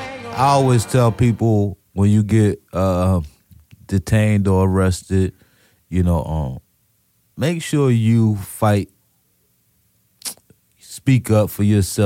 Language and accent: English; New Jersey, United States; Well, I grew up in New Jersey.